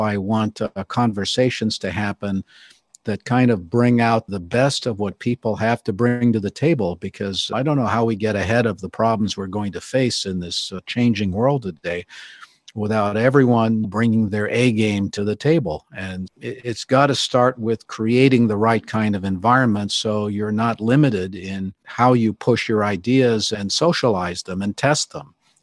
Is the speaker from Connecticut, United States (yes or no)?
no; California, United States; First, I grew up in California.